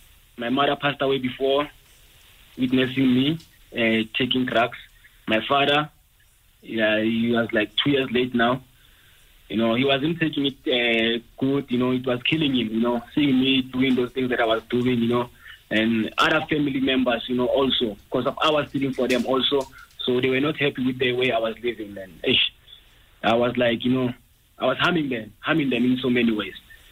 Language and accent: English; Soweto, Gauteng, South Africa; Yes, I'm from Soweto.